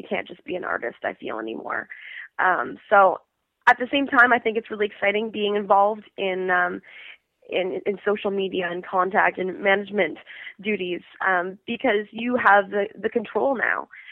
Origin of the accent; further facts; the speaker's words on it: Ottawa, Ontario, Canada; I grew up in Ottawa